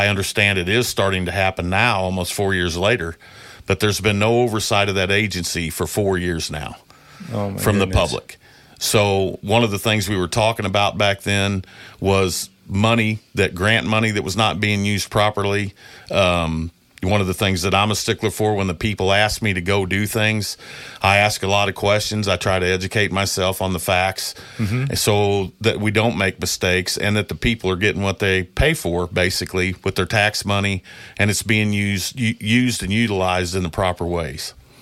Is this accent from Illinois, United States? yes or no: yes; Illinois, United States; Well, I grew up here in Jersey County my whole life and have lived in the general area